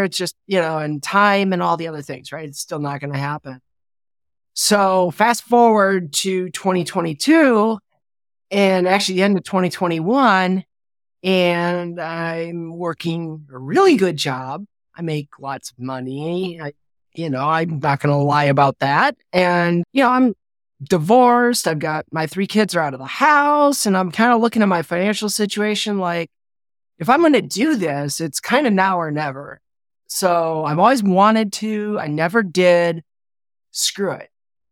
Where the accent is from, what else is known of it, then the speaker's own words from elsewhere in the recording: Milwaukee, Wisconsin, United States; I grew up in Milwaukee, about a mile away from a municipal airport where they did flight training.